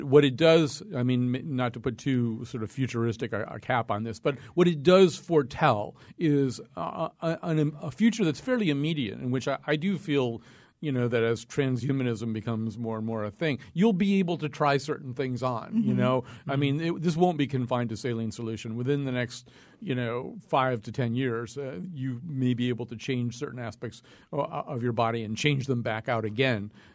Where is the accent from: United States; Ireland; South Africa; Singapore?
Ireland; I'm Irish.